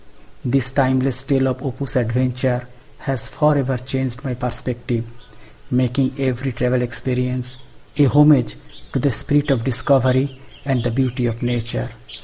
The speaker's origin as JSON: {"language": "English", "country": "Bangladesh", "second_language": "English", "said": "Embracing my home country, Bangladesh."}